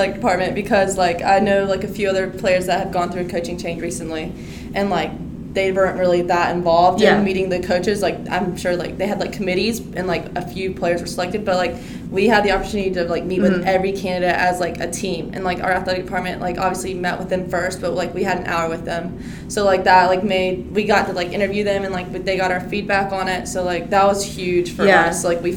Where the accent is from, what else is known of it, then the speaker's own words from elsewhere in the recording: Wilson, North Carolina, United States; Since I'm from Wilson, I'm right in the middle of Greenville and Raleigh.